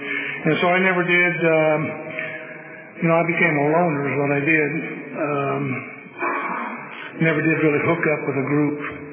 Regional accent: Woodville, California, United States; also born or lived in Missouri; I remember growing up, we moved out here from Missouri, and we lived in the Woodville labor camp, and little bitty metal sheds.

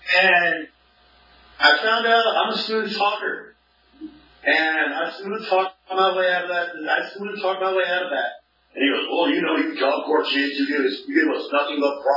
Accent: California, United States; I'm from California.

